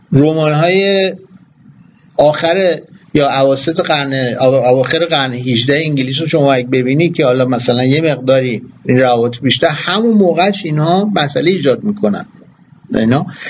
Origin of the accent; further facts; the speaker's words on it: Iran; ما الان برای ما جمع ایرانی هستیم